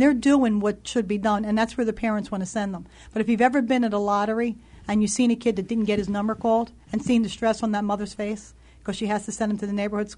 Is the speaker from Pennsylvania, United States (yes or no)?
yes; Philadelphia, Pennsylvania, United States; I grew up in Philadelphia. I've been here all my life. I raised three children here.